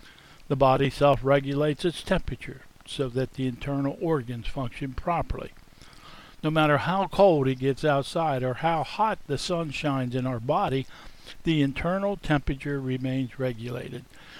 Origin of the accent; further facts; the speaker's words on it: Pennsylvania, United States; When I grew up in Pennsylvania in the wintertime, you know, when we had ice and snow, we used something called salt.